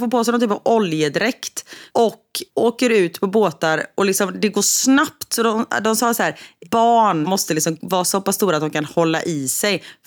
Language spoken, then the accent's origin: Swedish; Gothenburg, Västra Götaland County, Sweden; Och vi är från Göteborg, det är liksom inga konstigheter.